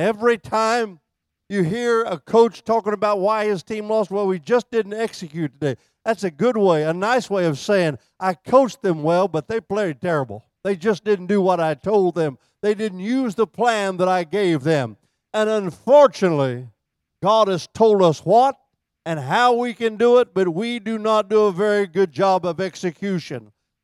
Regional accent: Midwest, United States; born there; I was born in the Midwest, and I have a tendency to be lazy when it comes to things like that.

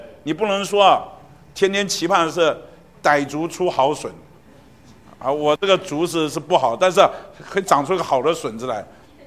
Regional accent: China; 我们中国人那句话说啊，差之毫厘啊，失之千里。

